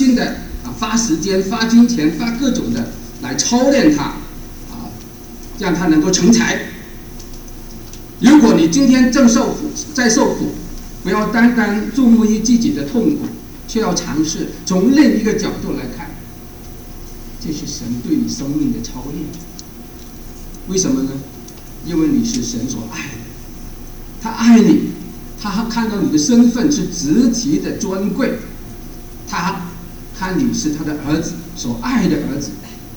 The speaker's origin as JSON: {"language": "Chinese", "country": "China", "said": "用我们中国人的话来说，我们是名正言顺的孝爷"}